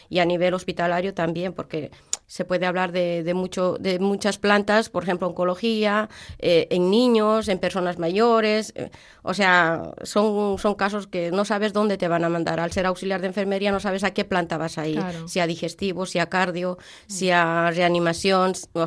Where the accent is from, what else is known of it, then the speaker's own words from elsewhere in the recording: Potosí, Bolivia; moved away; Yo soy de Potosí, uh-huh. y tuvimos que emigrar a Cochabamba.